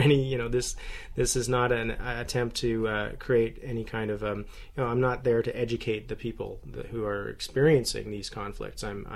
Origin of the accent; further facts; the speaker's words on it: Canada; living here in Toronto and, you know, being a Canadian